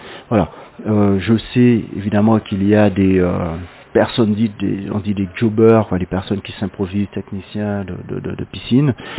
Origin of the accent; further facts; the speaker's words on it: Marie-Galante, Guadeloupe; moved away; also born or lived in Europe; Je suis donc originaire de Marie-Galante. Hein. J'ai dû, pour les raisons professionnelles, je dirais pas m'exiler, mais bon, je suis parti en Guadeloupe, puis ailleurs en Europe, etc.